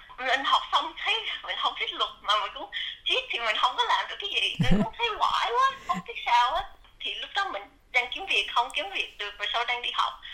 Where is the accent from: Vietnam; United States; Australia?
Australia; Springvale, Victoria; Mình lớn lên ở Springvale thì Springvale nó cũng có nhiều người Việt lắm. Mình sống lên ở Springvale nên xung quanh mình đi học, mình bạn mình đều người Việt hết. Mình ra chợ cũng gặp người Việt nữa